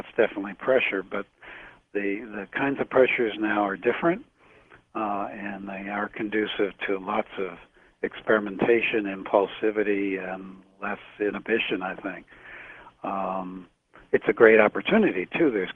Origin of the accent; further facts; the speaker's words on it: New York, United States; I was raised near the New York area